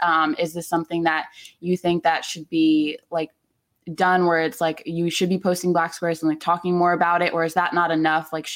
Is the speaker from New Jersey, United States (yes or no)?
yes; New Jersey, United States; moved away as an adult; now in Los Angeles, United States; I'm from New Jersey, actually. I just moved out here in November for this job.